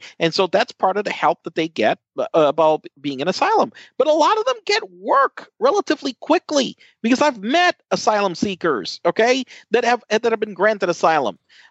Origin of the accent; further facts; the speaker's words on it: Puerto Rico; even like though I'm from Puerto Rico, I'm like, you know, I don't need a passport to move.